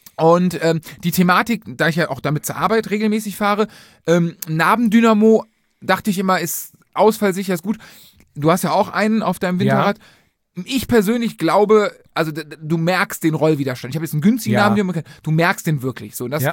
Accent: Rhineland, Germany; Ich komme aus dem Rheinland direkt.

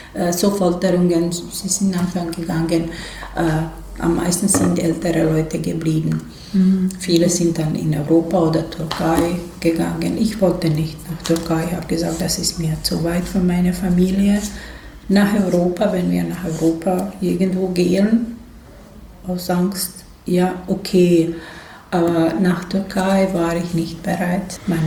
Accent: Srebrenica, Republika Srpska, Bosnia & Herzegovina; German is a second language; moved away as an adult; also born or lived in Novi Pazar, Serbia; Ich bin in Srebrenica geboren, aufgewachsen, eigentlich in Potočari, wo jetzt Grabstätte ist. Dort bin ich geboren, so 500 Meter entfernt.

